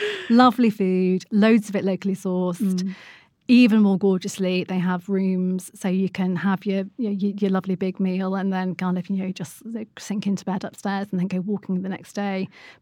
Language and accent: English; Blackburn, North West England, United Kingdom; I'm from Lancashire. I'm from Blackburn. Don't go back there very much because I don't have any family there now.